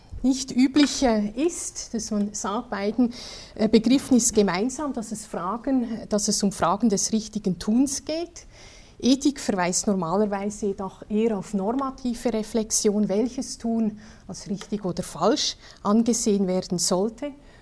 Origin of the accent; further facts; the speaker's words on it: Switzerland; first language Swiss German; German is a second language; Sie wissen, dass ich Schweizerin bin und meine Muttersprache Schweizerdeutsch ist und nicht Hochdeutsch.